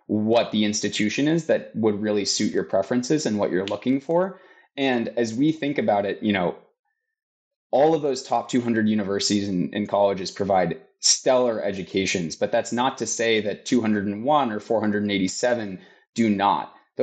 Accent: Boston, Massachusetts, United States; I'll take, you know, my background as a Bostonian as an example.

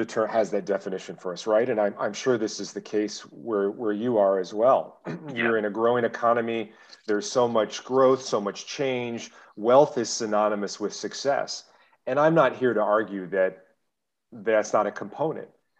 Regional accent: San Diego, California, United States; from the United States, San Diego. I'm a father of two, been married 12 years

